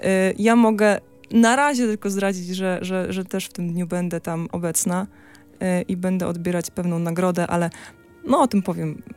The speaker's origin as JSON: {"language": "Polish", "region": "Pomeranian Voivodeship", "country": "Poland", "tie": "born there", "said": "Ja oczywiście się urodziłam tutaj na Kaszubach."}